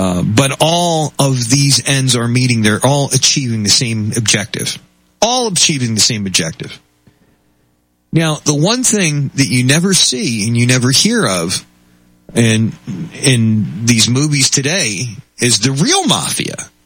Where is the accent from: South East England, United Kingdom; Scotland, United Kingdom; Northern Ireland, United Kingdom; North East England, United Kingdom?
Scotland, United Kingdom; I am Scottish, but I'm part Italian, you know.